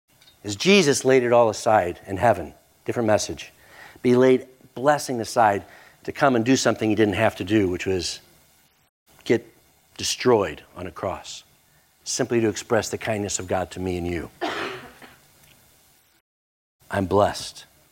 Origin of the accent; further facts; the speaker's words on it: Texas, United States; born there; being born in the United States and West Texas.